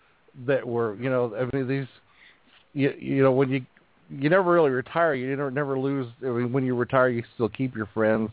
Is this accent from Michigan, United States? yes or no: no; New York, United States; you know we're from New York and all that other stuff.